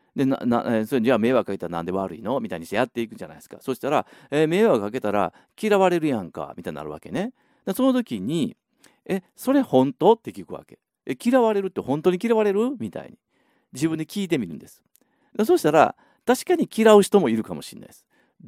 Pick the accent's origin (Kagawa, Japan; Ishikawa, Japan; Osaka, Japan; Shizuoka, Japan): Osaka, Japan; 僕も大阪の人間なんで